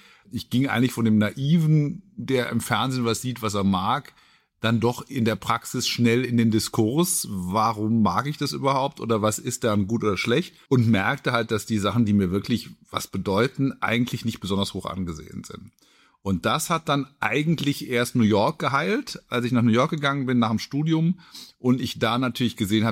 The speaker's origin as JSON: {"language": "German", "town": "Nuremberg", "region": "Bavaria", "country": "Germany", "said": "Ich komme aus Nürnberg, Langwasser, so eine Hochhausstadt."}